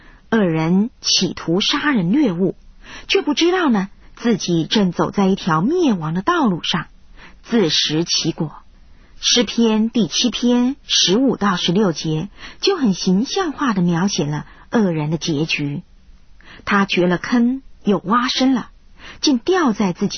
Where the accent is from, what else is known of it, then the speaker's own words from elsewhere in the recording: China; 我们中国人说啊，养不教父之过，教不严师之惰